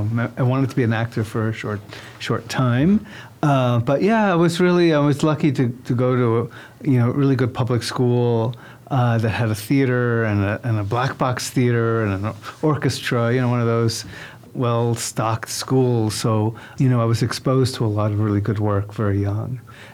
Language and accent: English; Puerto Rico; I'm from Puerto Rico. I've written plays about Puerto Rican independence or my parents' immigrant experience, that kind of thing.